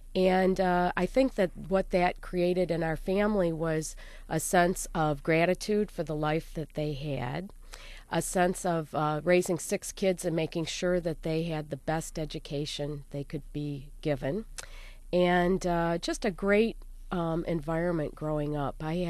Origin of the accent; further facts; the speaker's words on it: Grand Rapids, Michigan, United States; And I grew up in Grand Rapids on the banks of the Grand River and had a great childhood